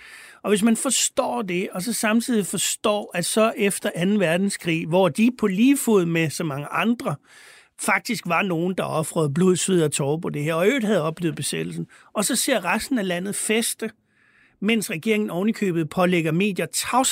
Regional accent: Bornholm, Capital Region of Denmark, Denmark; moved away; da jeg flyttede fra Bornholm

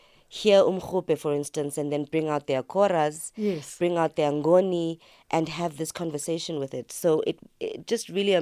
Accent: South Africa; especially being a South African, where we've had this history of erasure of our cultures, of our languages, of all of this.

